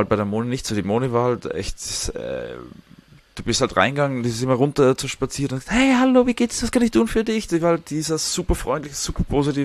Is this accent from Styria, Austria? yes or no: no; Salzburg, Austria; now in Vienna, Austria; Und dann kommst du nach Wien plötzlich, ich komme aus Salzburg